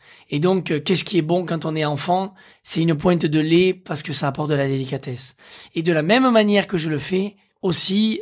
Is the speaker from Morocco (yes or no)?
no; Occitanie, France; Et comme j'ai grandi dans l'Aveyron, c'était très important ces valeurs familiales